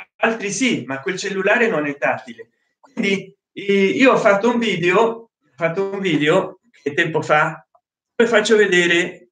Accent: Sardinia, Italy; io sono sarda

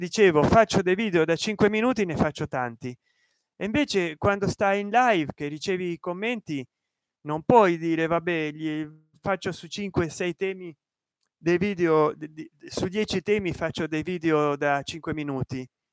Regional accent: Rome, Lazio, Italy; Io sono di Casal Palocco.

